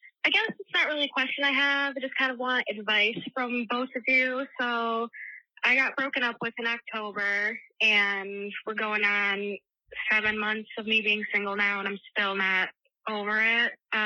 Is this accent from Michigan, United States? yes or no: yes; Michigan, United States; I'm from Michigan.